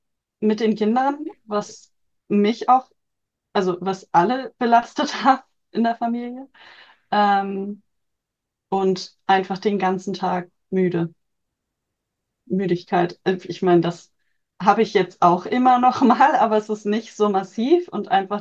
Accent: Föhr, Schleswig-Holstein, Germany; ich bin Familien- und Hochzeitsfotografin auf der Nordseeinsel Föhr, in meiner Heimat. Ich bin Mama von zwei Kindern

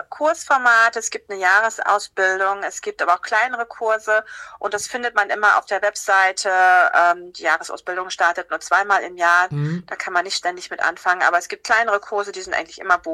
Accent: Brandenburg, Germany; Oh, ich komme aus dem Havelland.

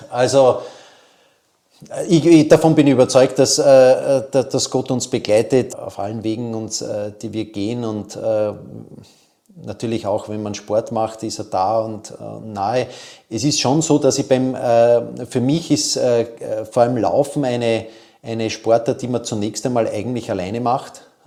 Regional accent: Vienna, Austria; Also es hat ja immer den Wien-Marathon gegeben und der ist bei uns im 6. Bezirk, wo ich aufgewachsen bin, immer zunächst einmal entlang der Gumpendorfer Straße gegangen, die Strecke.

